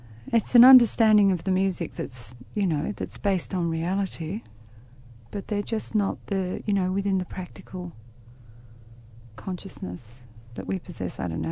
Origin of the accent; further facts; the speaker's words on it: Melbourne, Victoria, Australia; I grew up in East Paran in Melbourne, where there was a lot of Greek, Arabic, Iranian communities in that area